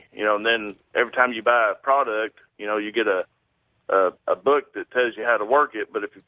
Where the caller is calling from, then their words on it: Knoxville, Tennessee, United States; from Knoxville, Tennessee.